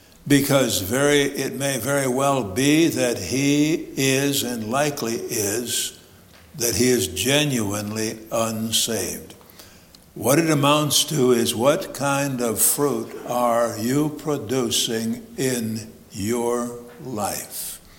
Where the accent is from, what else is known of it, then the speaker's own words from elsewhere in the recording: Illinois, United States; I'm from Illinois. I lived in farming community, two different farming communities for 22 or 23 years.